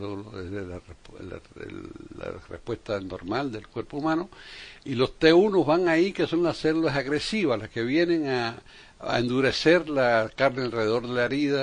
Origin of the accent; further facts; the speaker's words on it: Havana, Cuba; yo nací y crecí en La Habana